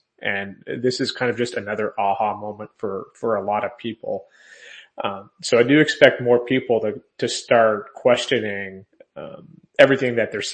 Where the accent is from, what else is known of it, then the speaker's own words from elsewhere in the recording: United States; But as an American, and the consequences of us not having the gold there